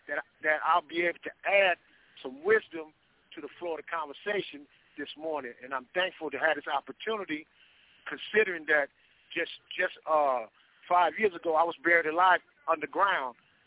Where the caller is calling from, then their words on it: California, United States; I'm calling from inside the concentration camps in California State Prison.